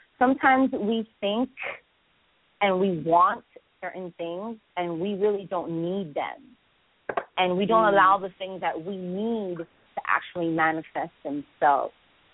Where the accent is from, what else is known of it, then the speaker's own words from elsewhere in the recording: Boston, Massachusetts, United States; And as a little girl growing up in Boston and the big Irish festival, I always dreamt of going to the big, big one